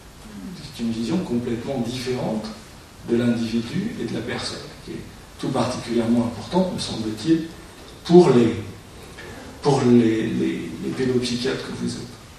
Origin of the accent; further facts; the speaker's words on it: France; Alors, en tant que Français, nous, en tant qu'Européens, on a éliminé la peine de mort depuis 25 ans.